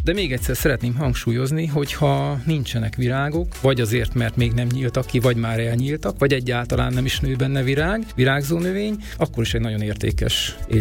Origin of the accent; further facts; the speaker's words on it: Debrecen, Hajdú-Bihar, Hungary; Én Debrecen egyik lakótelepén nőttem fel